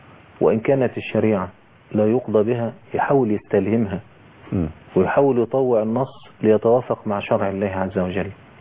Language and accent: Arabic; Egypt; مش عندنا في مصر الكلام